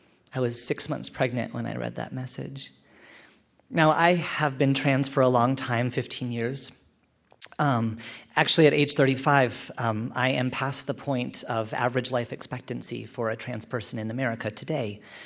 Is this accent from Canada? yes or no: yes; Canada; because I'm Canadian